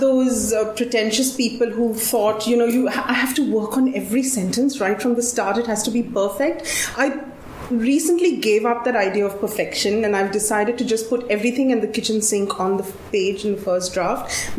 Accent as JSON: {"language": "English", "country": "India", "tie": "born or raised there", "said": "I grew up in India in the 70s, 80s and 90s."}